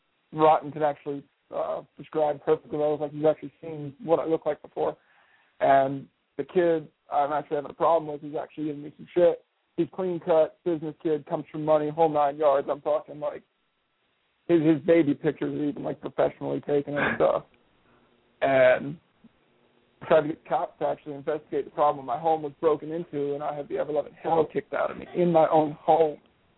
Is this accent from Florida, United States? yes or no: yes; Florida, United States; I was raised in South Florida. I've seen a lot of that.